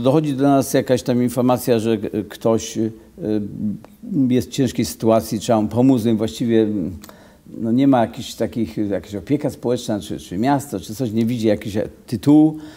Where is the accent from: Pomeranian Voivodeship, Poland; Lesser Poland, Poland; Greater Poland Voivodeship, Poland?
Greater Poland Voivodeship, Poland; Poznań; Znaczy ja w ogóle jestem takim poznaniakiem z dziada pradziada